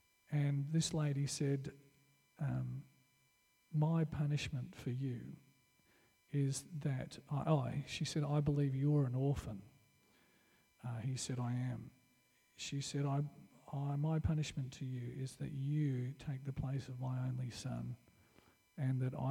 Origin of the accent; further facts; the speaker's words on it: Australia; I believe that if we do this as Australian Christians, if we go to the last, the lost, and the least, God will reveal himself to us.